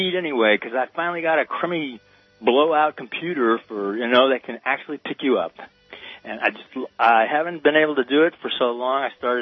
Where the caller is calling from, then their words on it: Minneapolis, Minnesota, United States; I'm calling from Minneapolis.